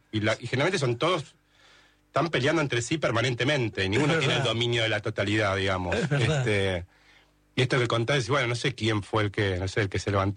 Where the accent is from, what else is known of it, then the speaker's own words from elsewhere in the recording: Buenos Aires, Argentina; No, mi hermana, nací en Catalinas